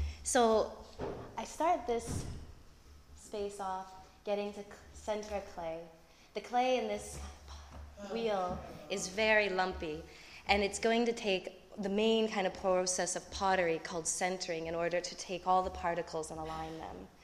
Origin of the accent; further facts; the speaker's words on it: Squamish, British Columbia, Canada; I grew up right outside of Vancouver in a town called Squamish. And now it would not be like this, but back when I was growing up, it was kind of a haven for people who didn't have jobs, for people who were poor, for people who couldn't afford Vancouver.